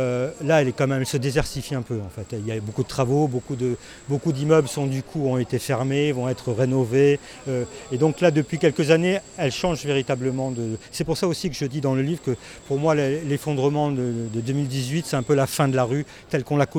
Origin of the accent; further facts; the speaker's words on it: Marseille, Provence-Alpes-Côte d'Azur, France; born there; je suis né à Marseille et j'ai des origines multiples.